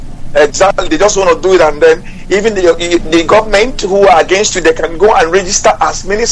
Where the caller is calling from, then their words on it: London, United Kingdom; I'm also calling from London.